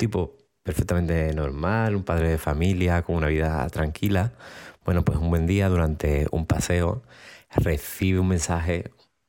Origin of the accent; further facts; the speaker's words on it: Cádiz, Andalusia, Spain; Yo vengo os he dicho de Cádiz